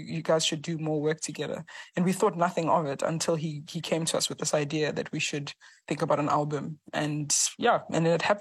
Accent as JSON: {"language": "English", "town": "East London", "region": "Eastern Cape", "country": "South Africa", "tie": "born or raised there", "said": "I'm actually from the Eastern Cape. I grew up in a town called East London."}